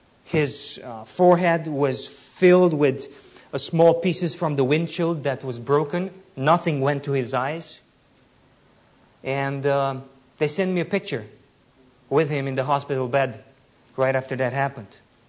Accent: Romania; We're both from Romania, different parts of the country, 10 hours apart.

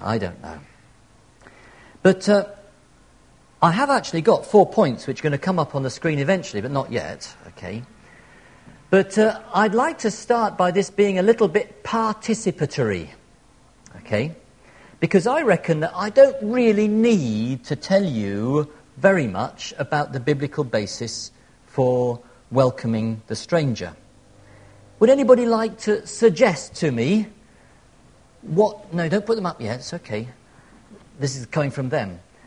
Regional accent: Cambridge, East of England, United Kingdom; I'm from Cambridge.

